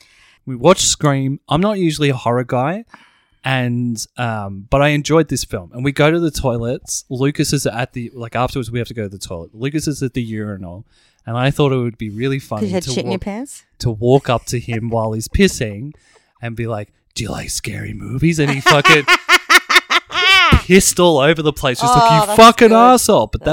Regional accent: Broadmeadows, Victoria, Australia; We grew up in Broadmeadows, and I know we didn't have much more than that to do.

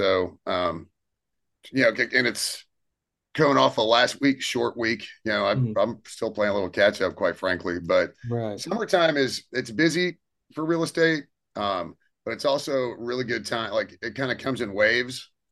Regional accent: Houston, Texas, United States; I'm from Houston, but if you love football, you have to love Messi

